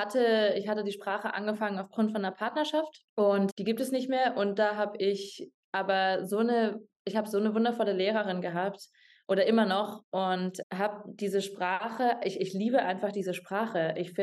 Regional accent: Bavaria, Germany; also born or lived in Munich; Ich bin eine gebürtige Münchnerin. Allerdings bin ich sehr viel im Chiemgau aufgewachsen. Also ich bin in München geboren.

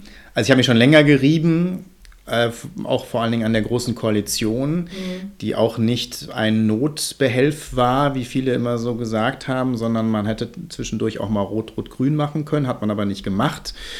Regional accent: Dortmund, North Rhine-Westphalia, Germany; Ich komme aus Dortmund.

